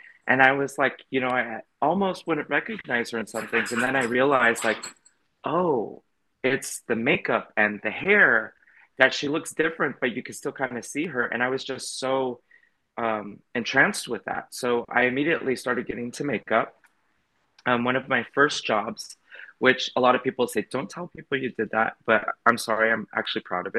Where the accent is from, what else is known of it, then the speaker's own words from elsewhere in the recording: Costa Mesa, California, United States; I'm from Orange County originally. You know, I was pretty much grew up in Costa Mesa. And for anyone who's from Orange County, they know how conserva